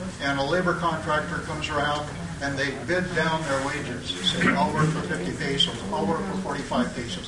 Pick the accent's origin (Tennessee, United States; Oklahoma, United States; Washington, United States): Washington, United States; Olympia; from Olympia, Washington, but I also live in a rural town in southwest Mexico part of the time.